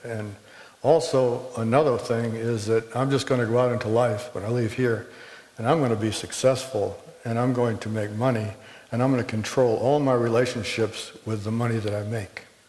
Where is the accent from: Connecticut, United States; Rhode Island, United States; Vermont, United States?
Rhode Island, United States; Newport; born there; I was born in Newport, Rhode Island. Newport is a mecca for music and tennis.